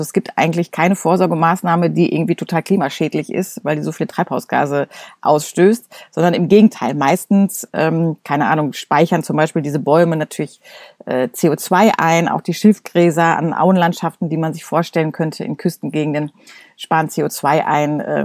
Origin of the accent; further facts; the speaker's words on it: North Rhine-Westphalia, Germany; Ich komme aus dem Ruhrgebiet